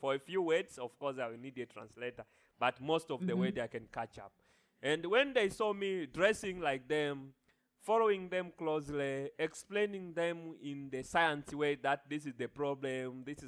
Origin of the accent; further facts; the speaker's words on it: Tanzania; now in Nigeria; So, and imagine I'm coming from Tanzania. Of course, I'm from Africa.